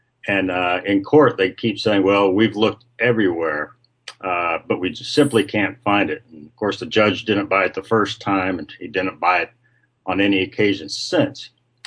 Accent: Oklahoma, United States; now in St. Louis, United States; you know, I'm from Oklahoma. I don't live there now. I live in St. Louis.

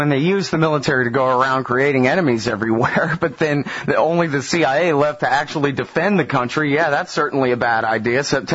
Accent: Texas, United States; part of the Imperial Court up there in what's Yankee land to me, but I'm from Texas. I know that's not really true, but Mason-Dixon line and all that.

